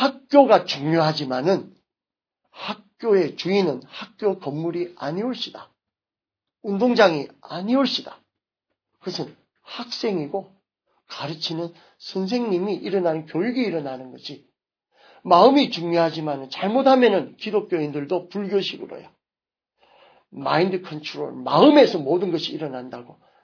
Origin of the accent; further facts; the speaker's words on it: Busan, South Korea; 부산에 가서는 잡소로 곱창 전문인데 그런데 그 교회가 제가 어릴 때 자랐던 그 교회의 바로 위에 있어요.